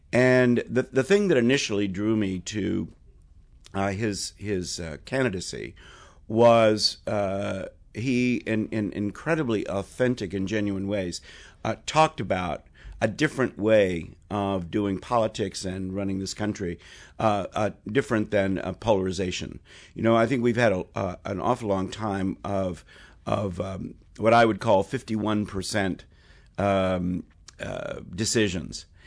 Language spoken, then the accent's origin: English; New Hampshire, United States; Of course, I'm from New Hampshire. It's the first primary.